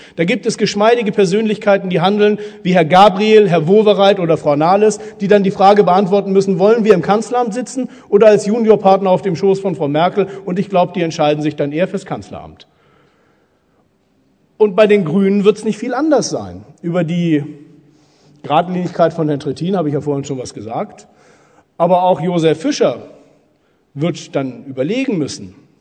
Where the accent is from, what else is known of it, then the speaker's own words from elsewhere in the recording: Heidelberg, Baden-Württemberg, Germany; wo ich herkomme in Heidelberg in der Rhein-Neckar-Region